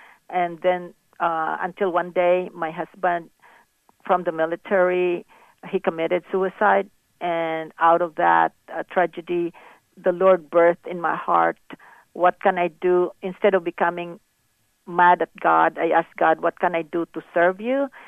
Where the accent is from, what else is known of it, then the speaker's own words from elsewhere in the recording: Philippines; moved away as an adult; now in United States; I grew up in the Philippines